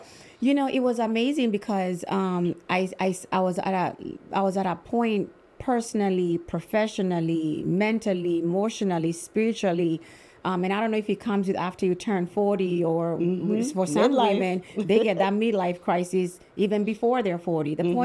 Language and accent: English; Nairobi, Kenya; now in Albany, United States; So I'm originally from Kenya, born and raised in Nairobi, and I migrated to the U.S. 20-something years ago. But yeah, that's where I'm from, East Africa, all the way.